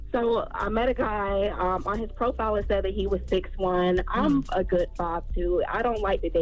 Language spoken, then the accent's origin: English; South Carolina, United States; now in Charlotte, United States; Hey, no, but it's 864. I just live in 704.